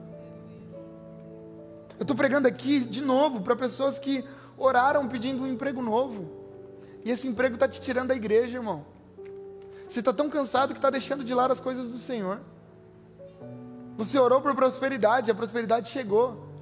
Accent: Brazil; Nós somos brasileiros, e aí a gente fala, não, a nossa pátria é o Brasil, nossa nação, é onde a gente mora e está tudo certo.

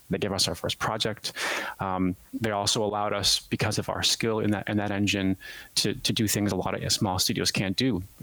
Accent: Massachusetts, United States; now in Chicago, United States; The North Shore of Boston is where I grew up.

